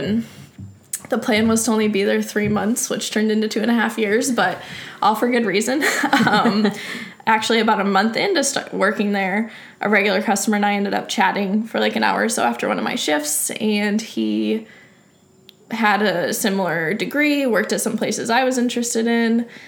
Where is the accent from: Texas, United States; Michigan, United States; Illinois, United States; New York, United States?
Michigan, United States; Allegan; But I grew up in Allegan, Michigan, in a pretty typical middle-class family.